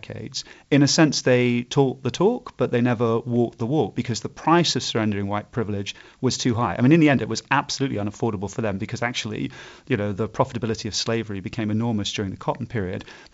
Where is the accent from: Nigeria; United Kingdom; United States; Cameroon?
United Kingdom; I'm from Britain. I'm the pastiest white man you could ever meet.